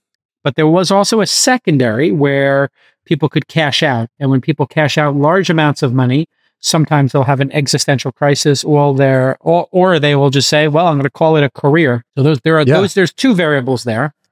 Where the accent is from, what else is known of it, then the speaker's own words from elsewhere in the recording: East Coast, United States; because I grew up on the East Coast.